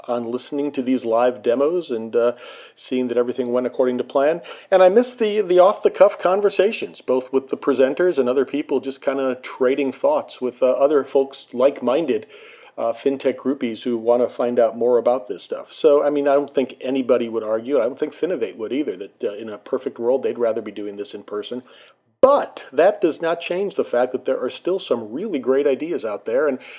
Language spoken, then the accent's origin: English; Atlanta, Georgia, United States; normally takes place on the field of Mercedes-Benz Stadium here in my hometown of Atlanta, Georgia.